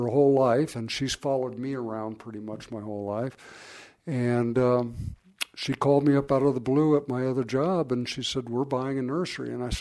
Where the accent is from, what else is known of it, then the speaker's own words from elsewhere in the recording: Florida, United States; moved away as an adult; Yeah, well, we are from Florida. My wife is one of the few born and bred Floridians, true Floridians